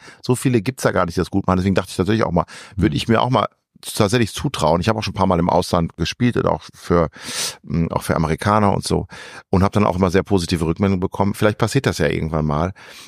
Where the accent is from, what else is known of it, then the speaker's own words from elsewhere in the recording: Büren, North Rhine-Westphalia, Germany; habe ich mal 1,5, 2 Jahre in so einem Knabenchor gesungen in Büren in meiner Heimatstadt